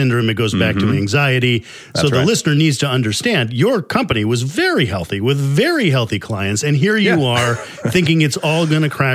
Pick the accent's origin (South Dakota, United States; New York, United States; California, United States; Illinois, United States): Illinois, United States; Chicago; I'm from Chicago, so tell me what street.